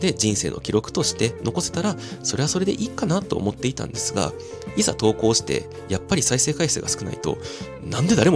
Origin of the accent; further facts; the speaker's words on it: Kobe, Hyogo, Japan; also born or lived in Christchurch, New Zealand / Houston, United States; now in Tokyo, Japan; 私が現在住んでいる東京都、私の出身地である兵庫県神戸市、私のもう一つのふるさとであるニュージーランドクライストチャーチ、そして私が2年間仕事で駐在していたアメリカテキサス州ヒューストン